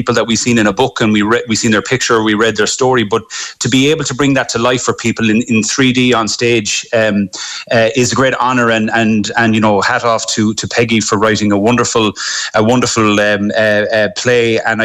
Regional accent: Gort, County Galway, Ireland; because I'm from Gort and live in Gort

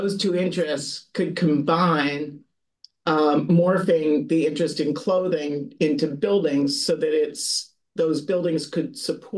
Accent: Philadelphia, Pennsylvania, United States; So, excuse me, I grew up in the neighborhood West Mount Airy in Philadelphia.

